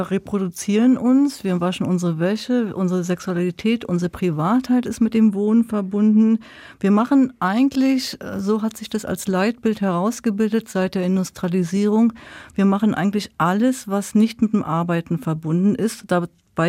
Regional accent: Berlin, Germany; now in Stuttgart, Germany; Also ich komme ja aus der Stadt. Ich bin 2011 nach Stuttgart übergesiedelt.

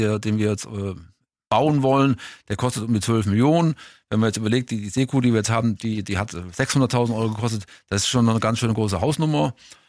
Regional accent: Siegen, North Rhine-Westphalia, Germany; ich komme aus Siegen und da hatten wir dann unseren kleinen Piraten

